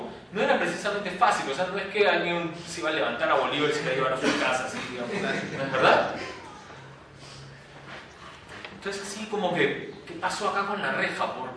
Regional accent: Lima, Peru; como limeño del siglo XX-XXI, estoy como acostumbrado a las rejas. Todos vivimos entre rejas en esta ciudad, ¿no es verdad?

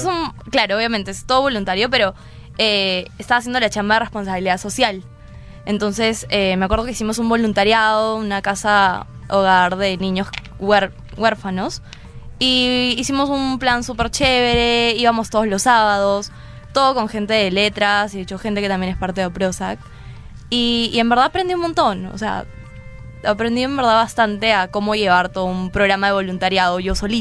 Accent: Lima, Peru; Soy de Lima.

